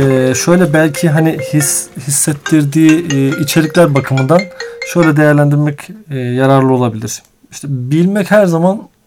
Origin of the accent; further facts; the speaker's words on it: Gölcük, Kocaeli, Turkey; born there; Gölcük doğumluyum.